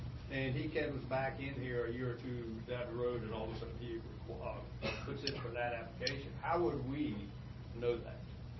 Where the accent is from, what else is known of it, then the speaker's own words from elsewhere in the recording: Virginia, United States; I've lived on the water all my life, and, of course, I grew up on James River.